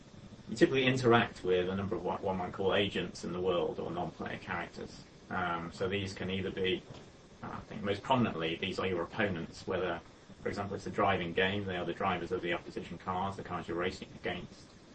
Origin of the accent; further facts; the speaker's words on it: England, United Kingdom; of course I meant real football because I'm English.